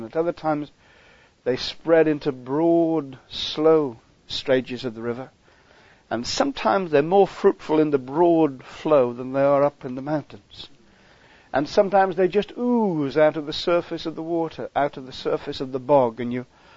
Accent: Stoke-on-Trent, West Midlands, United Kingdom; I come originally from Stoke-on-Trent.

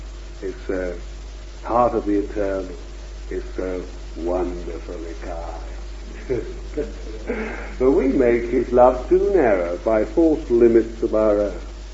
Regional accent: Bethnal Green, London, United Kingdom; born there; But then you see, I was born in Bethnal Green

